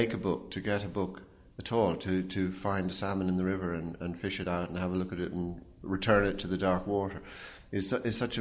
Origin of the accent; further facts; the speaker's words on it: Ireland; speaking as an Irishman